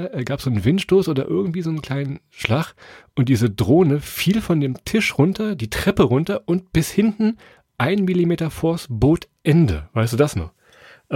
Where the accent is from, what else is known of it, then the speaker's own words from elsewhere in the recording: Lower Saxony, Germany; Wir kommen ja aus Niedersachsen, aus dem Weserbergland.